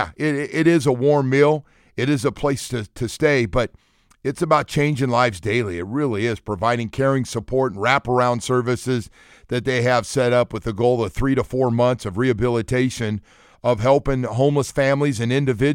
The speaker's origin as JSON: {"language": "English", "region": "California", "country": "United States", "tie": "born or raised there", "said": "I grew up in the Bay Area. The Bay Area were my teams. I was close enough in a small town."}